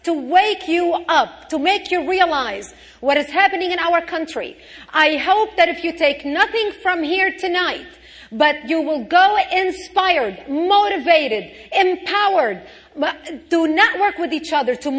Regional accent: Lebanon; I come from Lebanon.

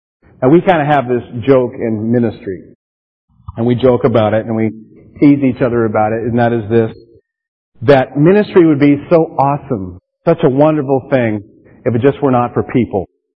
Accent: East Coast, United States; I grew up on the East Coast, and periodically, our family, who didn't live far from the city, we would make our journey into New York

